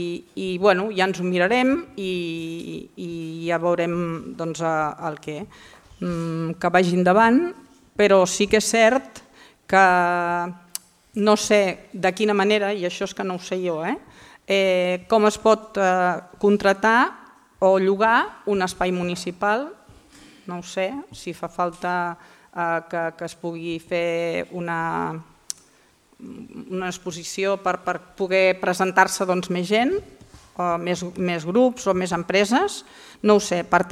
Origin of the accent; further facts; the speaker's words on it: Sitges, Catalonia, Spain; Repeteixo, som un grup que som de Sitges i que tenim moltes ganes de que Sitges triomfi